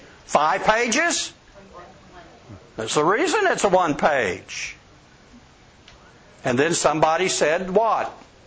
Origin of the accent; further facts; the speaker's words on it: El Paso, Texas, United States; when I grew up in El Paso Church, when I grew up, we were taught